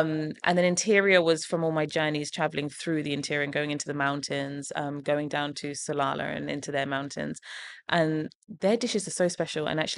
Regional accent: England, United Kingdom; even some of the recipes that I have from growing up in England are in there.

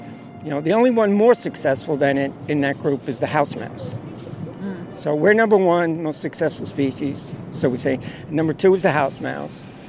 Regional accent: New York City, New York, United States; I said, I'm from New York.

